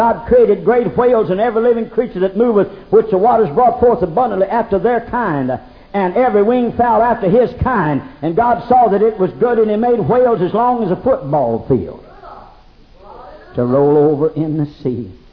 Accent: United States; I'm an Indian man, and when the Indians passed away, they close mouths

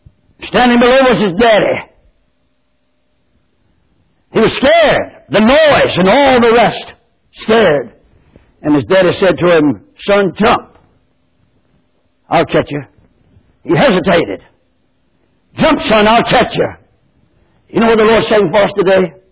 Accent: Fox Hill, New Providence, Bahamas; I told you I was raised in Fox Hill. Right beside our house, 196 Beach Road, there's a lane.

